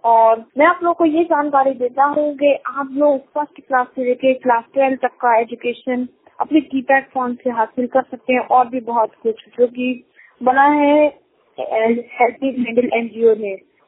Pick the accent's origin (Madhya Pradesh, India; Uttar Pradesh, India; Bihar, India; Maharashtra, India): Uttar Pradesh, India; मैं उत्तर प्रदेश से हूँ और मैं एक ब्लाइंड शख्स हूँ, यानी कि मैं दृष्टि बाधित हूँ।